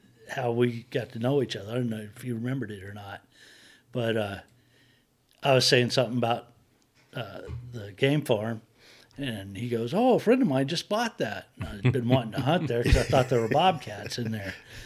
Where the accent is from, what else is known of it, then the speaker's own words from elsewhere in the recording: Alabama, United States; I grew up in Alabama, down on the Gulf Coast, and not really from a hunting family.